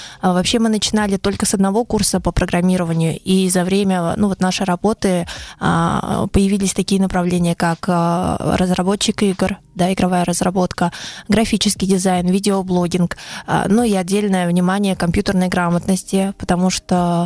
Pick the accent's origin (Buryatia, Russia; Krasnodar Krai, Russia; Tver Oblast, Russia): Buryatia, Russia; Kyakhta; сама я родом из Кяхты, училась там в школе